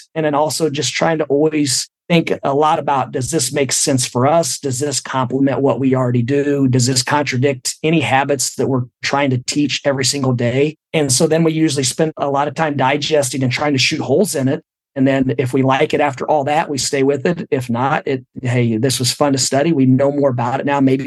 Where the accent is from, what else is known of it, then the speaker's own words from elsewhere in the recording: Indiana, United States; And it began when I grew up in Indiana and played for a great high school coach.